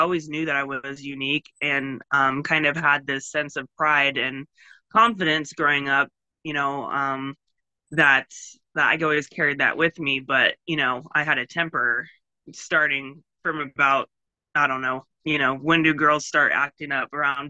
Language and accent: English; Omak, Washington, United States; now in Spokane, United States; So born in Spokane, but I was raised in Omak. I've been out in Spokane for about 15, 16 years, almost as long as I lived in Omak.